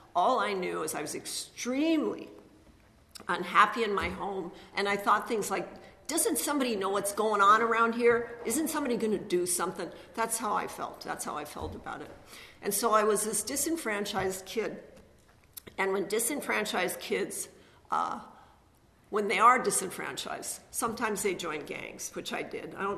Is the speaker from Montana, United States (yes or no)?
yes; Montana, United States; I grew up in Montana, and we have reservations there.